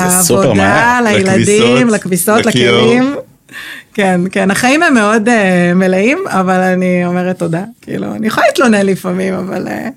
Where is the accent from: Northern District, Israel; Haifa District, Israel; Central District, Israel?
Haifa District, Israel; Haifa; כי אנחנו כולנו מחיפה, באותם גילאים, שנתון 1980